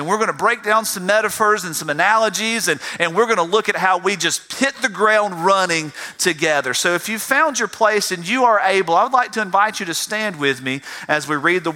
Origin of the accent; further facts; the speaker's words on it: Georgia, United States; coming from my parents' home where I grew up in South Georgia.